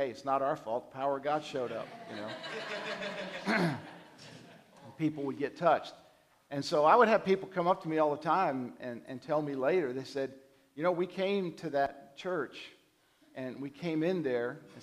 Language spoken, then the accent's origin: English; New York, United States; accent: New York; We all have an accent. I think Todd said I've still got a little bit of a New York one in there somewhere. It's there. You know, it's hidden a little bit, but it's there.